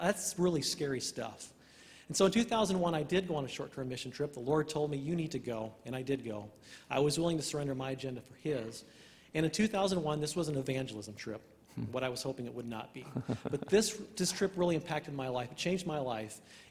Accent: Illinois, United States; We are actually from Illinois originally, small farm community.

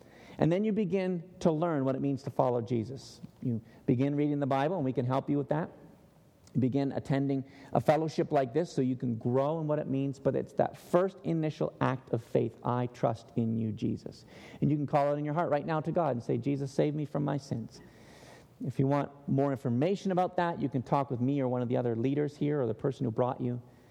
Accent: Ontario, Canada; I'm originally from Ontario, Canada

